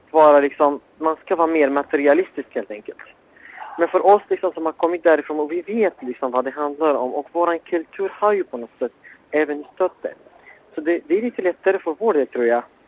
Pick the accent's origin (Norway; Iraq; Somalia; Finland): Iraq; now in Sweden; Jag är ju som sagt mer irakier än vad jag är svensk.